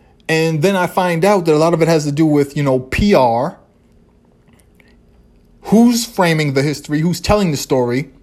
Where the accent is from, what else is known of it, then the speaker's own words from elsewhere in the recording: Boston, Massachusetts, United States; Again, I grew up in South and Lower Roxbury on Mass Ave between Columbus Ave and Tremont.